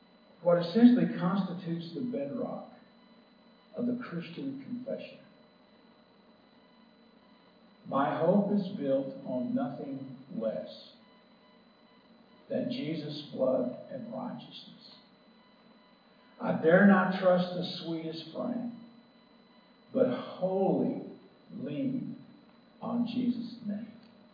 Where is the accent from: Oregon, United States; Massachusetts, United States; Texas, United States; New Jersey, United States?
Texas, United States; Dallas; I wasn't always a Nazarene. I grew up in the Baptist Church in Dallas, Texas.